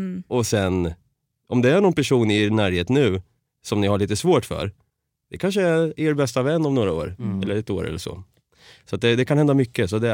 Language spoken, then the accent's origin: Swedish; Norrköping, Östergötland, Sweden; Så i Norrköping är jag uppvuxen och född.